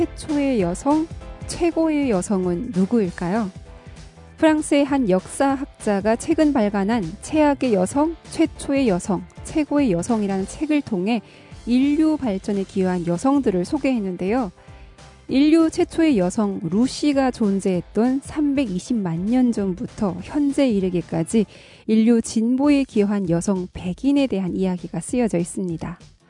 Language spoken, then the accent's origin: Korean; North Korea; now in South Korea